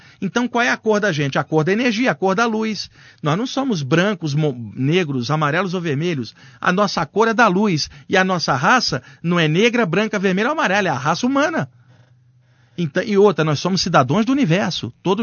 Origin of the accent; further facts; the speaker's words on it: Rio de Janeiro, Brazil; eu cresci no Rio de Janeiro, na Baixada Fluminense.